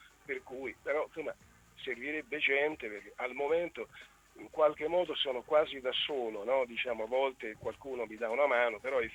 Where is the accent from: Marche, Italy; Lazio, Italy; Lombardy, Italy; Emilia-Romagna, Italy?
Lazio, Italy; Rome; perché io sono romano. Di conseguenza, trasferitomi in Ancona, mi sono trovato di fronte ad una realtà che è più piccola della realtà romana